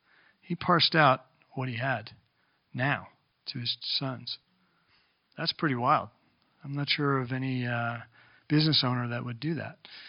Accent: New Jersey, United States; What I understand growing up in New Jersey of my Jewish friends' families, that if you did something like that, you were no longer part of the family.

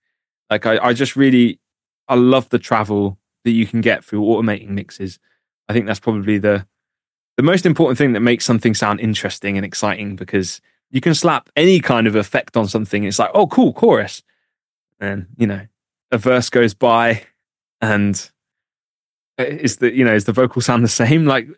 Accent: East of England, United Kingdom; So I'm from Norfolk.

